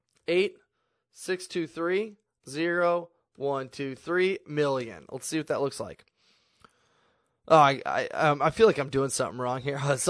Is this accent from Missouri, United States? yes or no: yes; Kansas City, Missouri, United States; I haven't been to Wichita in like 15 years, but I grew up in Kansas City